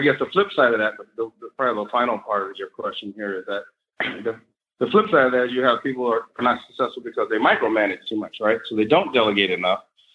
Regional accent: California, United States; And I'm from California, raised and educated in California.

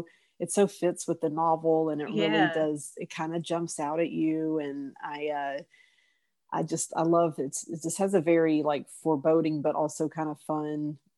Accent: Texas, United States; growing up in East Texas and in Texas in general, men do often go away for the weekends to go hunting.

